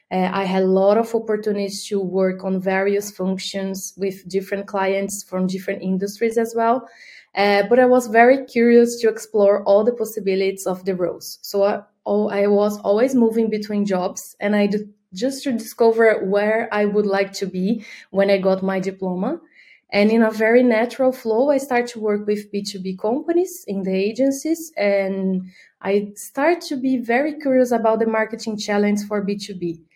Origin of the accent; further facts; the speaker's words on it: Brazil; Sure. So I'm from Brazil. I came from a very diverse family in terms of professional.